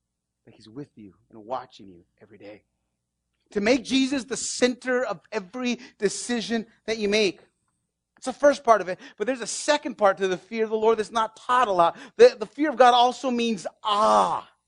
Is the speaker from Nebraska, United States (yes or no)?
no; New Mexico, United States; And I'm just chilling because I grew up in New Mexico. And everybody just cruises.